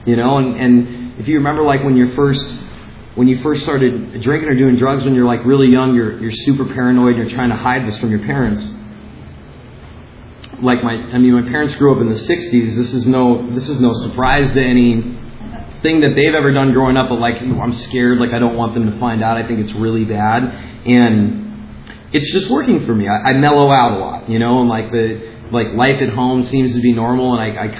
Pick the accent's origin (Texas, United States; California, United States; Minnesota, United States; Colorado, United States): California, United States; West Hollywood; born there; I was born in West Hollywood, 1984, to date myself, and I had a pretty normal life growing up.